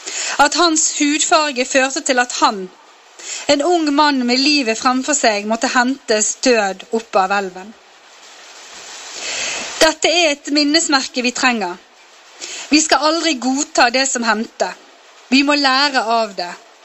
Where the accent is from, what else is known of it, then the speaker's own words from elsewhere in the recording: Western Norway, Norway; Vi vokste begge opp på Vestlandet, ikke så langt ifra hverandre. Og vi var begge mørke i huden.